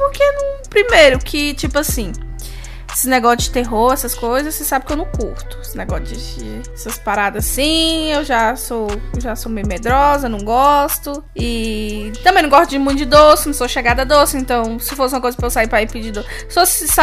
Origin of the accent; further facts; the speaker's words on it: Brazil; Que não tem nada a ver com a nossa cultura, mas como bons brasileiros, só valorizamos o que é de fora.